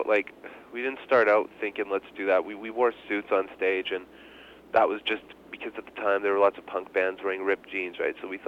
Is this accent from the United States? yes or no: no; Winnipeg, Manitoba, Canada; Yeah, we're from Winnipeg too. We like it here.